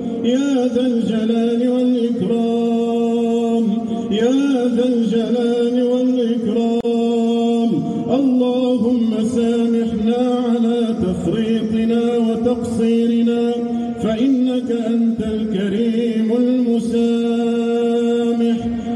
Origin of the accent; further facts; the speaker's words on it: Morocco; اللهم احفظ بلدنا المغرب الحبيب